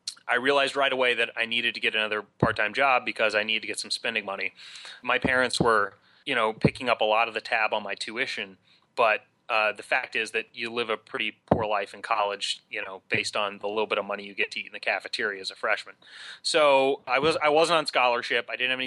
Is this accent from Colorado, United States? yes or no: no; Huntington, West Virginia, United States; I grew up in Huntington, West Virginia.